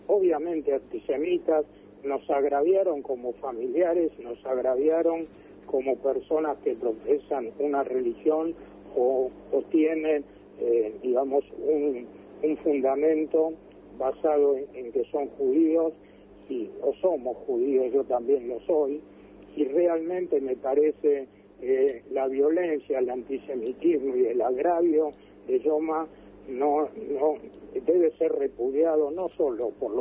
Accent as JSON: {"language": "Spanish", "country": "Argentina", "said": "todos los familiares somos argentinos, tan argentinos como él"}